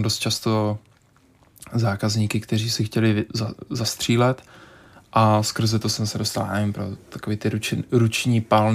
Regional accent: Nivnice, Zlín Region, Czechia; já jsem vlastně vyrůstal v Nivnici, odkud pocházím

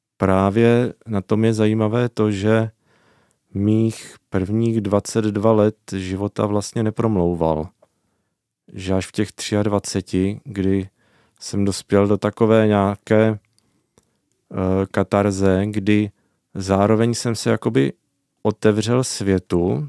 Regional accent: Brno, South Moravian Region, Czechia; Jo, třeba u nás v Líšni to tak...

